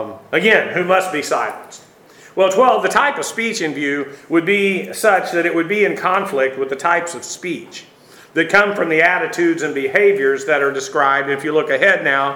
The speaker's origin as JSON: {"language": "English", "town": "Tupelo", "region": "Mississippi", "country": "United States", "tie": "born there", "said": "Well, I was born in Tupelo, Mississippi."}